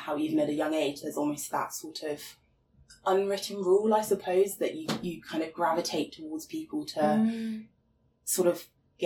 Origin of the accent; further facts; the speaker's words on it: South West England, United Kingdom; So I grew up just outside of Bath and went to a quite small private primary school in a little town. I then moved sort of into another village outside of Bath, still very rural, very countryside area, and then went to the local secondary school.